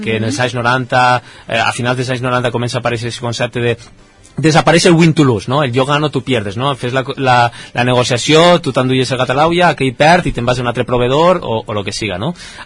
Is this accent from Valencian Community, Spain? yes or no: yes; Oliva, Valencian Community, Spain; nosaltres, els que som d'Oliva, posar més en valor el que tenim